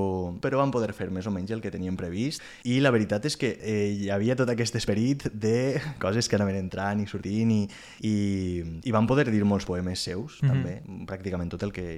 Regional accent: Alfafara, Valencian Community, Spain; Jo soc d'Alfafara. Alfafara, sí

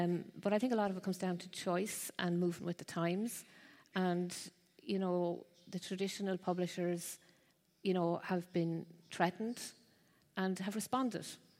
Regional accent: Mullingar, Westmeath, Ireland; I'm from Mullingar in Ireland, which is right in the heart of the country.

